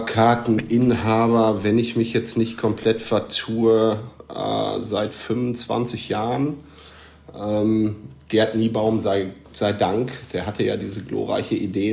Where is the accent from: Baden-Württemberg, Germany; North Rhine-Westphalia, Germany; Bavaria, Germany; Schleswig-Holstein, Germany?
North Rhine-Westphalia, Germany; Aber ich bin 36, bin Westfale